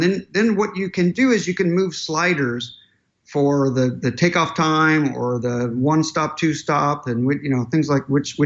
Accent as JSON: {"language": "English", "country": "United States", "lives_now": "London, United Kingdom", "said": "I'm an American living in London."}